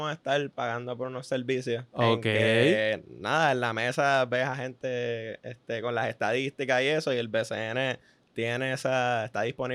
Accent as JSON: {"language": "Spanish", "country": "Puerto Rico", "said": "Soy boricua y soy súper orgulloso de ser boricua."}